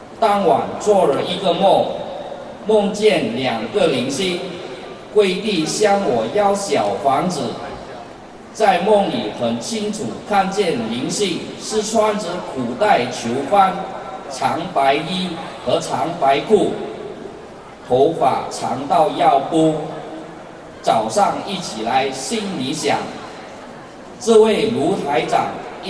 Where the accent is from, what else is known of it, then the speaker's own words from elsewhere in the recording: Sabah, Malaysia; 我是来自马来西亚沙巴州的